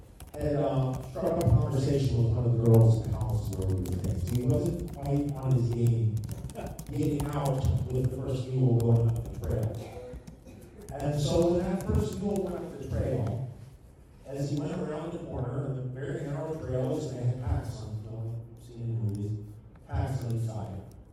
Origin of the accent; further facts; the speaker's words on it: Colombia; So I grew up in Colombia, South America. My parents were Bible translators for an indigenous group that lived 30 miles walk in the mountains from the end of the road.